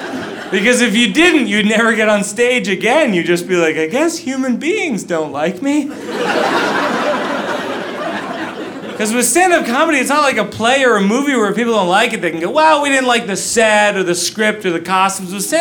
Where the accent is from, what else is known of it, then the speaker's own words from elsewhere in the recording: New Jersey, United States; I'm from Jersey.